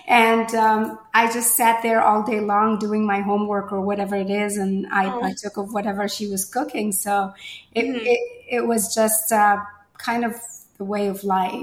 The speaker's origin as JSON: {"language": "English", "country": "Egypt", "tie": "born or raised there", "moved": "yes", "said": "So I grew up on the Mediterranean and it's a cold winter."}